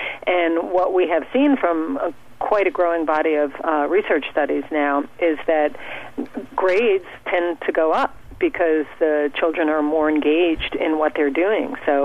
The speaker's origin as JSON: {"language": "English", "town": "Berkeley", "region": "California", "country": "United States", "said": "Well, I'm from Berkeley, California"}